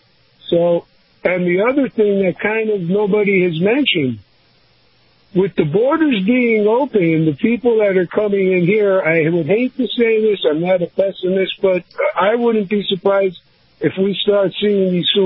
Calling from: Sarasota, Florida, United States; from Sarasota.

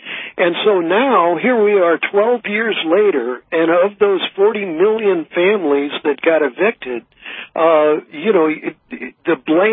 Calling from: San Francisco, California, United States; I'm the guy from San Francisco where they've gotten up into $6,000 a month for a one-bedroom apartment out here.

